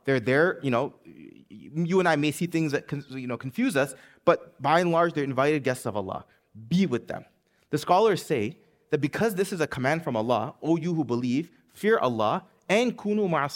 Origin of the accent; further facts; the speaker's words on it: United States; make an announcement, hey, I'm from America. Do you know I have this degree? I spent more money than you.